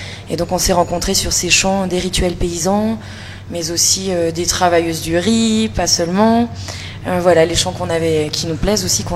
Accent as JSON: {"language": "French", "country": "France", "also_born_or_lived": "Italy", "said": "Moi je suis française, mais j'ai vécu pendant presque 10 ans en Italie"}